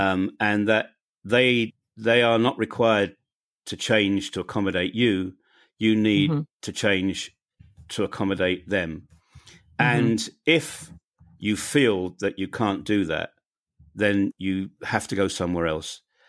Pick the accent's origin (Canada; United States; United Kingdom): United Kingdom; accent: British; My two grandsons now make fun of their parents and are about to make fun of me because of my British accent, because they speak with a New Jersey accent.